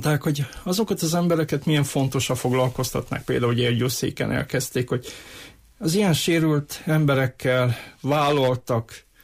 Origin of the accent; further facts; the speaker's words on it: Székely Land, Romania; ami szomorú számomra székelyföldiként, hogy azért nagyon le vagyunk maradva a Hargita Maros Kovászna a számok tükrébe